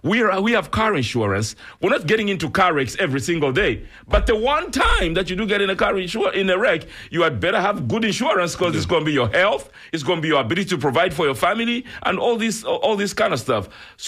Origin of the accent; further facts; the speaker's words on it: Zambia; like I'm a Zambian, I'm an African from Zambia.